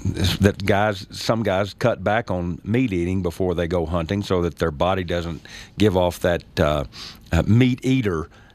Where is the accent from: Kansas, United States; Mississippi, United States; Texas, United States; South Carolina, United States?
Texas, United States; now in Colorado, United States; growing up in Texas, we just went out in whatever clothes you had and climbed up in a tree